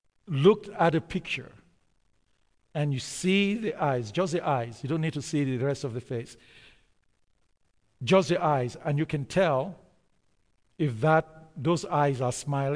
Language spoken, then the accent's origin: English; Nigeria; Every time I read that verse, I think about growing up in Nigeria and the kind of relationship that we have with our fathers, with our parents.